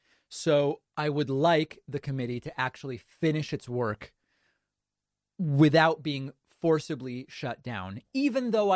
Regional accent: Massachusetts, United States; or at least growing up in Massachusetts.

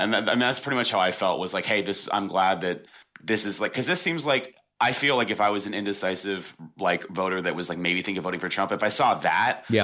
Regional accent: Washington, United States; But for me, I'm from Washington.

